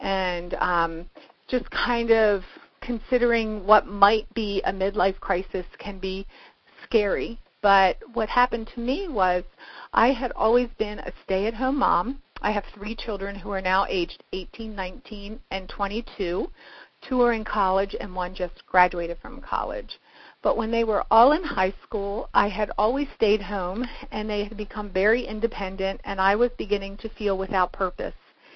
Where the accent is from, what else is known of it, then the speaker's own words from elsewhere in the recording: Baltimore, Maryland, United States; she traveled to Baltimore, which is my hometown, and stayed with my husband and I for the weekend